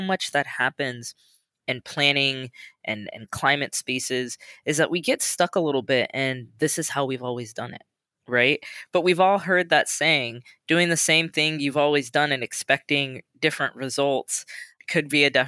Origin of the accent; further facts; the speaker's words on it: Omaha, Nebraska, United States; also born or lived in Bay Area; now in Los Angeles, United States; when I think about my different experiences growing up in Omaha, going to law school at Stanford and living in the Bay for about 7 years, and then moving down to LA, where I've been since 2012